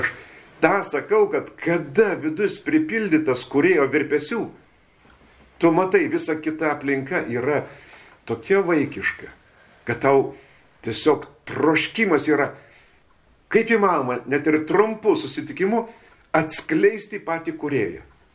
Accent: Vilnius, Vilnius County, Lithuania; aš nežinau, kur čia sustojimas, nes aš iš Vilniaus, ne čia gyvenu

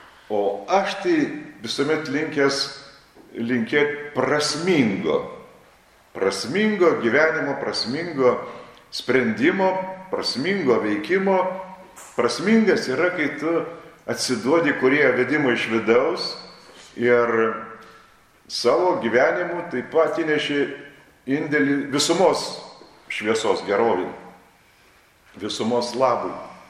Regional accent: Utena, Utena County, Lithuania; Tai yra būdinga visiems uteniškiam. Aš iš Pautenas.

